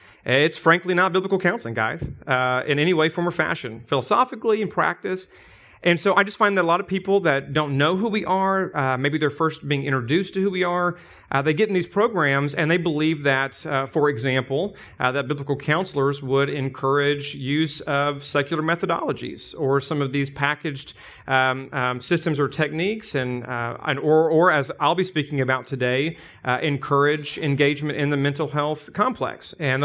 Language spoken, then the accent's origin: English; Tennessee, United States; now in Kansas City, United States; my hometown's an hour from here, so we're West Tennesseans and live in Kansas City, Missouri now.